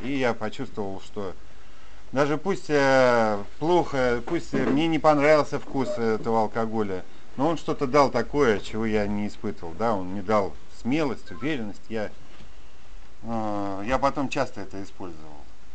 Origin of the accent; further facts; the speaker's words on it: Saint Petersburg, Russia; Я приехал из Санкт-Петербурга. Я там и родился, и, собственно, большая часть жизни моей на сегодняшний день прошла там.